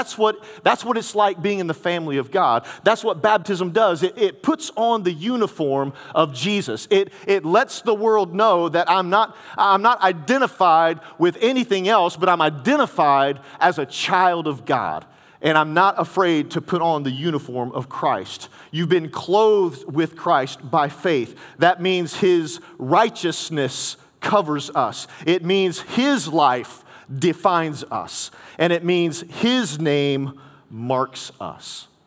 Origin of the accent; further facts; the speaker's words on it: United States; I'm a white man. Boy, am I white. I'm an American, right?